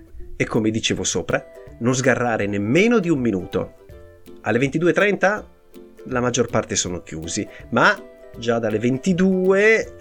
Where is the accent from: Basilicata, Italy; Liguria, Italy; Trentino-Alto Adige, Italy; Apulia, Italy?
Trentino-Alto Adige, Italy; io sono trentino. Per lo stesso motivo potevo dire del Trentino Alto Adige, anzi no, della provincia autonoma di Trento